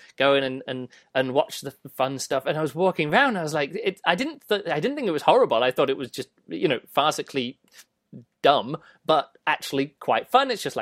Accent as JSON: {"language": "English", "country": "United Kingdom", "said": "but I am British."}